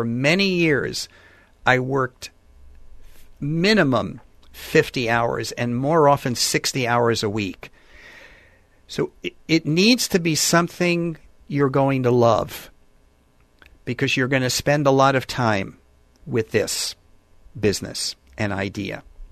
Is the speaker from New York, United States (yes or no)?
yes; New York, United States; And I'm reminded when I grew up in New York, there was an ad on television for Fram oil filters.